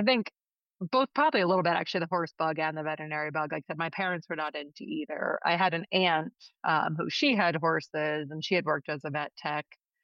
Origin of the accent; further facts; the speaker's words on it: Pennsylvania, United States; So I grew up actually like 10 minutes from New Bolton. So I grew up in Chester County, Pennsylvania.